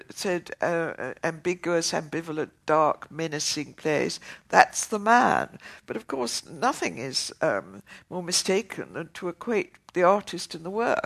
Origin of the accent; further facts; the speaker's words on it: Oxford, South East England, United Kingdom; I was brought up in Oxford, where my father was a don at the university.